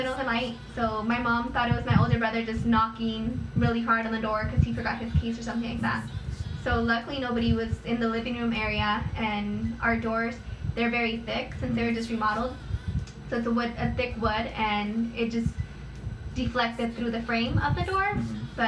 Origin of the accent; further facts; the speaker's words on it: Inglewood, California, United States; I grew up in Inglewood, so specifically in Lenox. My community can be seen as a poverty community